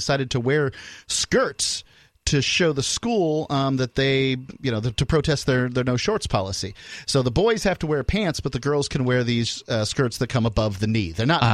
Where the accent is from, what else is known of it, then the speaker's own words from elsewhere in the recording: Bradenton, Florida, United States; I grew up in Florida, Bradenton, Florida, Manatee County, Florida, and it's hot there